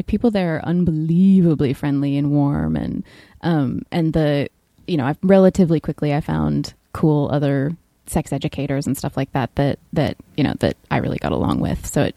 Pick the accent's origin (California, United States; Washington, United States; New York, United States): California, United States; Because when you're, like, growing up in California, it's all this very kind of underground, hush-hush, you know, criminal thing.